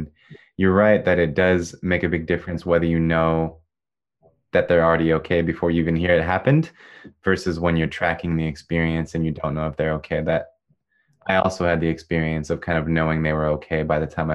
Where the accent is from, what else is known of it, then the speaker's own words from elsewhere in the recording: Gilroy, California, United States; I mean, interestingly, I'm from Gilroy